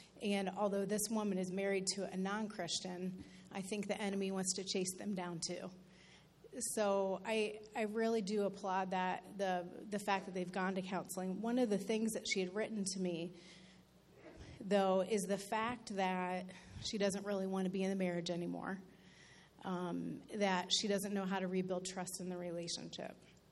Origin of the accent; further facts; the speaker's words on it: Columbus, Ohio, United States; now in Western New York, United States; I'm from Columbus, Ohio, and I've lived here in Western New York about 10 years.